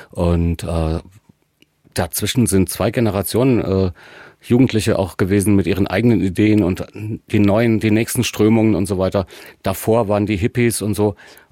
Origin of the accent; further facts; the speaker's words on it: Erfurt, Thuringia, Germany; so als Erfurter kann man einfach da hingehen